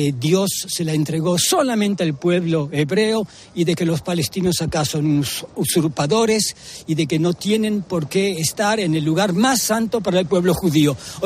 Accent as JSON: {"language": "Spanish", "country": "Israel"}